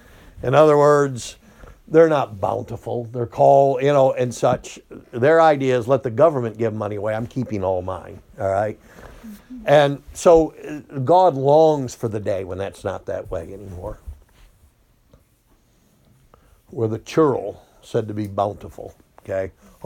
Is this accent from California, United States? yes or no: no; Machias, New York, United States; I remember them all thinking that I was from the South because I was from Cattaraugus County and I had a different accent than them. Are you from the South, they'd say? And I know I'm from Machias.